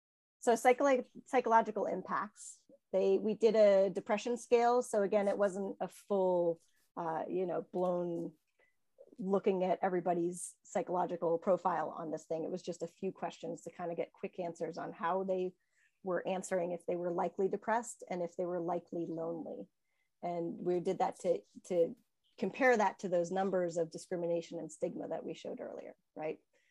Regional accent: New Hampshire, United States; also born or lived in Massachusetts; I grew up in New Hampshire, and then I moved to Massachusetts for high school and college.

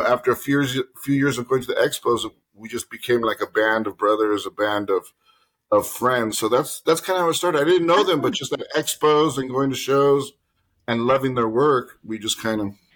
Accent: Huntington Park, California, United States; comics was always a very important thing in my life growing up in Los, you know, Huntington Park.

